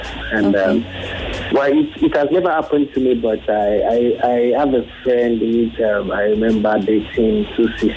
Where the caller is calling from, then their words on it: Suriname; I'm calling from Suriname.